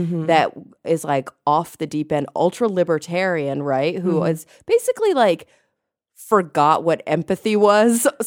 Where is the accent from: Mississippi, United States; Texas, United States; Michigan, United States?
Texas, United States; Dallas; Yeah, it's like I grew up in Dallas